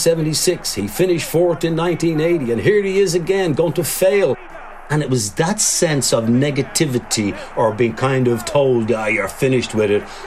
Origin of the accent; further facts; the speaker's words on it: Dublin, Leinster, Ireland; When I grew up in Drimnagh